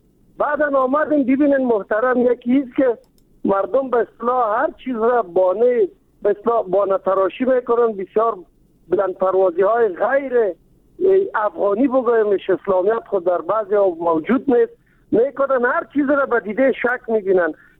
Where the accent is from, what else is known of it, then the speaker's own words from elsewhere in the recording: Kabul, Afghanistan; ما از کابل هستیم